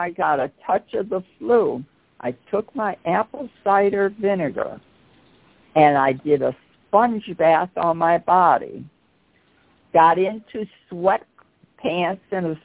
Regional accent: Chicago, Illinois, United States; I'm from Chicago. That's where I was born and raised.

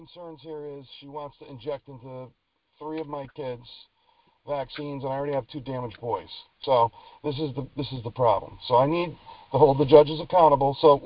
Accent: Connecticut, United States; No, I'm from Connecticut.

